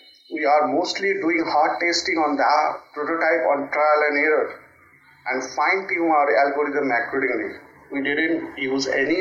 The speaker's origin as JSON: {"language": "English", "town": "Kolkata", "region": "West Bengal", "country": "India", "tie": "born or raised there", "said": "I came in touch with my friend in my hometown in Calcutta"}